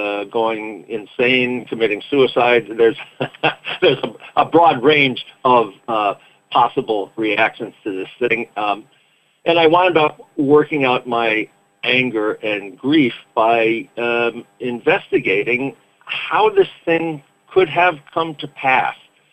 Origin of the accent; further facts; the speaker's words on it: United States; It was just just part of being an American.